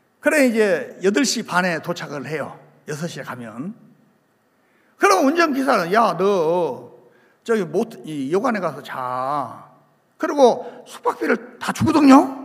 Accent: Gwangju, South Korea; 우리 집사람 경상도 상주 사람이고 난 전라도 광주 사람인데

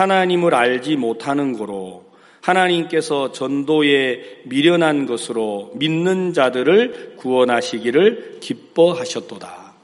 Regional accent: South Jeolla, South Korea; 제 고향이 전라남도 안덕은 소암면 비자리 좀 들어도 시골 같잖아요. 아주 그 완도도 섬인데 섬에서 배 타고 완도에서 또 배 타고 3시간 반을 가야 돼요.

